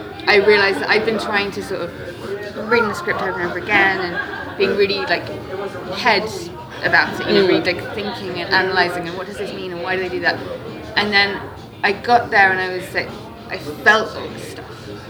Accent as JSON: {"language": "English", "town": "Bristol", "region": "South West England", "country": "United Kingdom", "tie": "born or raised there", "lives_now": "London, United Kingdom", "said": "And I grew up in a pretty big city. I grew up in Bristol, which is actually where the characters from."}